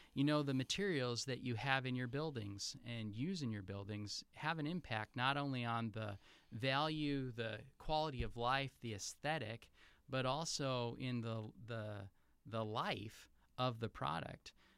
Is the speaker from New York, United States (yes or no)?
no; Appleton, Wisconsin, United States; I am actually originally from the Appleton area